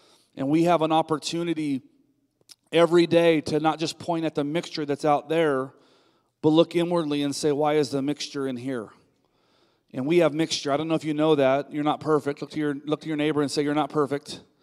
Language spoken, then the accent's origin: English; California, United States; I grew up in California. I've been praying for our Governor Gavin Newsom